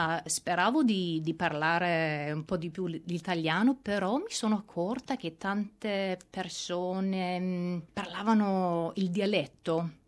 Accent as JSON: {"language": "Italian", "region": "Lower Saxony", "country": "Germany", "second_language": "Italian", "lives_now": "Australia", "said": "sono tedesca, nata in Germania, al nord di Hannover, però a casa la mia mamma parla italiano e anche una delle mie sorelle parla italiano, così ho imparato pian piano."}